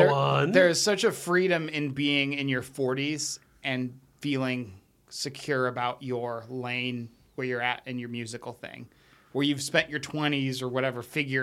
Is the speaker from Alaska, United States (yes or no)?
yes; Alaska, United States; That's a growing up in Alaska saying.